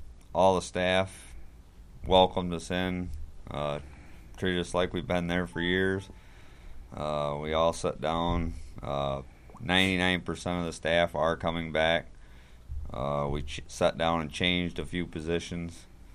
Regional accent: Addison, New York, United States; No, we're actually from Addison.

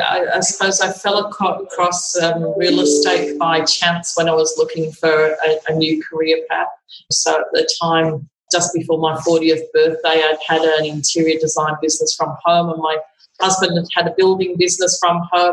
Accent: Yorkshire and the Humber, United Kingdom; moved away as an adult; now in Kilcare, Australia; No, I'm originally from the Yorkshire Dales.

